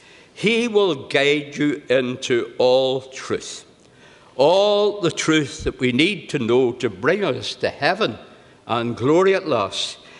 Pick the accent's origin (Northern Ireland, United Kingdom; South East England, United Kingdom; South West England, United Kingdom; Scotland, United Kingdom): Northern Ireland, United Kingdom; Belfast; When I was a wee boy growing up in Belfast many years ago, feels like hundreds of years ago